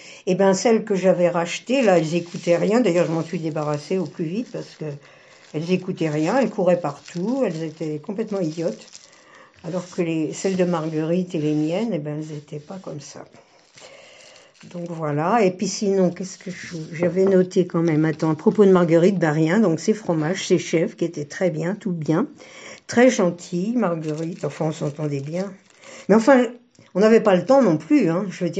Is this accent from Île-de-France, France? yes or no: yes; Paris, Île-de-France, France; born there; Je suis née à Paris en 48.